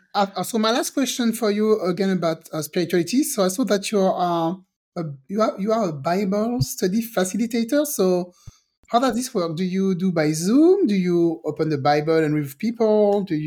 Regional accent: French Caribbean, France; first language French; English is a second language; So I'm originally from the French Caribbean. So my first language is French.

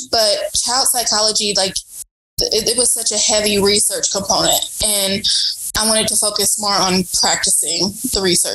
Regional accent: Kansas City, United States; Well, I'm from Kansas City. I come from a family where no one went to college.

